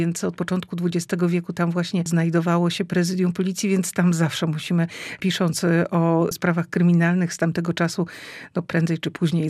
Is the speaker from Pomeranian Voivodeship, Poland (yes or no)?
yes; Gdańsk, Pomeranian Voivodeship, Poland; pochodzę z Gdańska i z Gdańskiem jestem związana, choć wiele, wiele lat mieszkałam poza Gdańskiem, to jednak nigdy tak naprawdę ten Gdańsk ze mnie nie wyszedł.